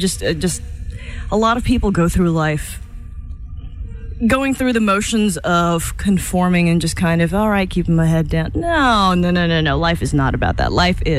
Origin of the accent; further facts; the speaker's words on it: United States; accent: southern; Yeah, see, when I get tired, my southern accent comes out, and it's starting to.